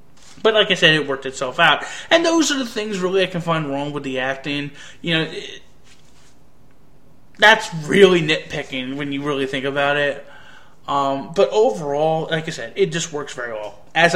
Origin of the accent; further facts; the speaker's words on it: England, United Kingdom; and I'm from England, and they're such a bore to me.